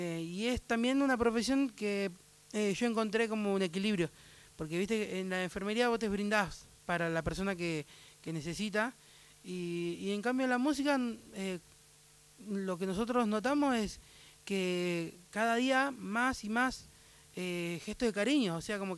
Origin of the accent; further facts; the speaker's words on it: Buenos Aires, Argentina; also born or lived in Las Talitas, Tucumán; Sí, en Las Talitas. Y mis viejos cuando llegan a Buenos Aires yo tenía 2 años.